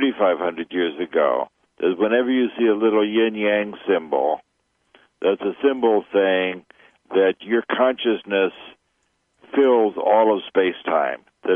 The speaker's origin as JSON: {"language": "English", "town": "Chicago", "region": "Illinois", "country": "United States", "tie": "born or raised there", "said": "And I grew up in Chicago."}